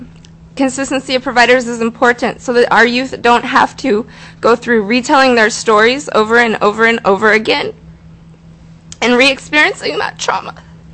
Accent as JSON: {"language": "English", "town": "Anchorage", "region": "Alaska", "country": "United States", "tie": "born or raised there", "said": "I was very lucky that I was born in Anchorage. I had services available to me. I was very lucky that I stayed in Anchorage."}